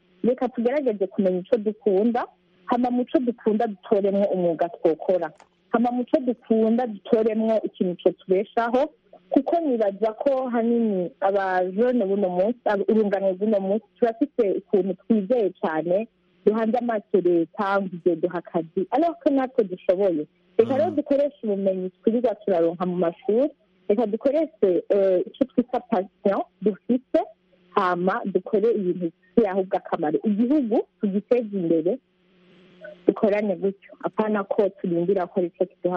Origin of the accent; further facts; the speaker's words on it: Burundi; I'm Burundian, I'm 22 years old